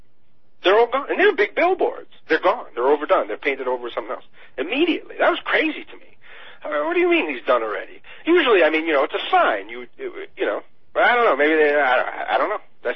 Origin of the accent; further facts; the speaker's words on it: New York, United States; I mean, I come from New York. You know, that's a city.